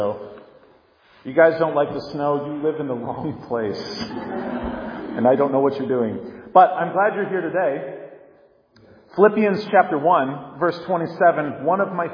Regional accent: Mississippi, United States; I love the snow, probably because I grew up in the South. Mississippi doesn't have much snowfall from the sky.

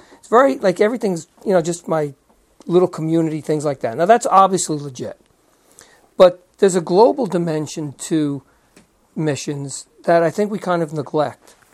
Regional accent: United States; born there; I was born in America to my parents because Jesus Christ wanted that.

